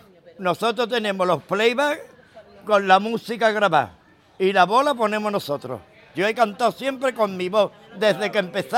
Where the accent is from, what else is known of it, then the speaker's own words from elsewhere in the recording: Jerez de la Frontera, Andalusia, Spain; Le dije yo, digo, soy de Jerez, ¿no? Sí, de Jerez.